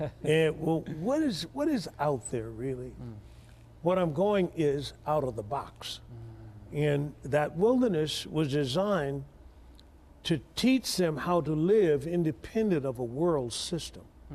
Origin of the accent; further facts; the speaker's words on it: Tuskegee, Alabama, United States; born there; I was born in Tuskegee, Alabama.